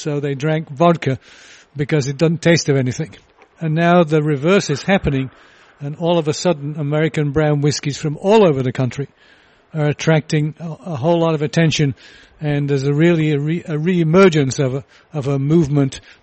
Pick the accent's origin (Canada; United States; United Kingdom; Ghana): United Kingdom; I grew up in the United Kingdom